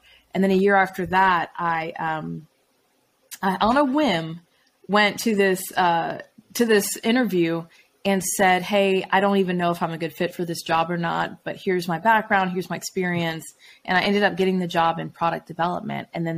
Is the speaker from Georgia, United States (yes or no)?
yes; Atlanta, Georgia, United States; I'm from Atlanta.